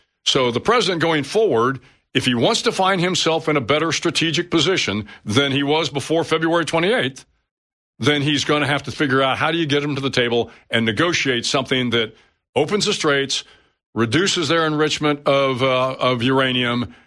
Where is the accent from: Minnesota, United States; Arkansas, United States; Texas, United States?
Texas, United States; I'm from Texas. Yeah, Texas is a pretty big state.